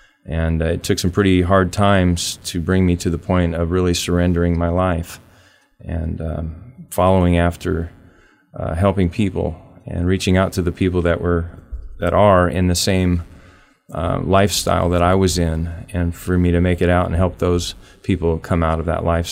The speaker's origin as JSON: {"language": "English", "region": "California", "country": "United States", "tie": "born or raised there", "said": "I've been born and raised in Humboldt County ever since I can remember."}